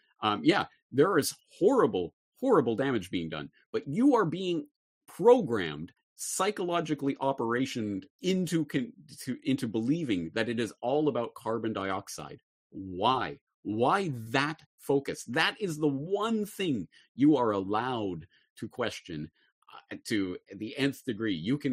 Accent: Canada; me growing up in Canada in the public school system

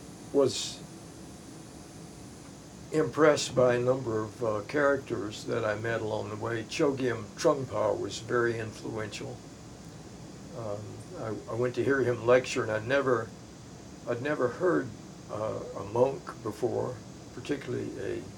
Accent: Ocala, Florida, United States; Well, I grew up in Ocala, Florida, which if you're going south, you'll probably pass through Ocala. It's a kind of a blue-collar town

